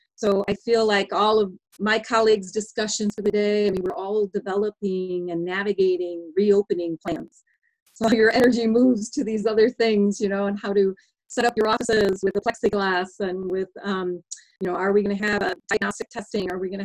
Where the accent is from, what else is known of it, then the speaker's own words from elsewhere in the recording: Chicago, Illinois, United States; I'm about 2 hours south of Chicago, that's my hometown, and I'm with Illinois Central College